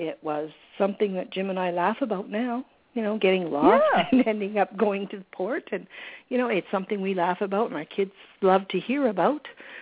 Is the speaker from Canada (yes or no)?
yes; Western Canada, Canada; we're Canadians, and we're from Western Canada, and we don't have freeways the way you guys have freeways